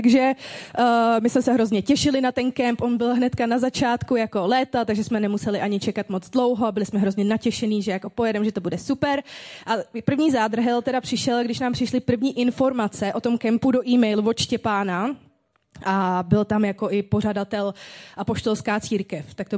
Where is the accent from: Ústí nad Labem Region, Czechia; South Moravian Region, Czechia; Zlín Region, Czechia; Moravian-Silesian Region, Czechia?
Ústí nad Labem Region, Czechia; Ústí nad Labem; já jsem vyrostla v Ústí nad Labem, žiju tady celý život, vyrostla jsem v nevěřící rodině